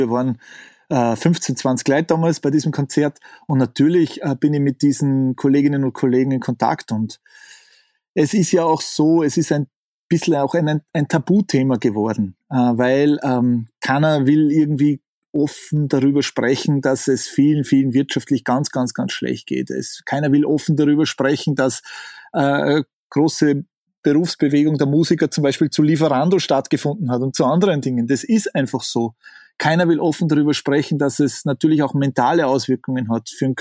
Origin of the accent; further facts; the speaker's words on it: Salzburg, Austria; ich bin in Salzburg aufgewachsen, also Stadt Salzburg geboren und ein bisschen außerhalb aufgewachsen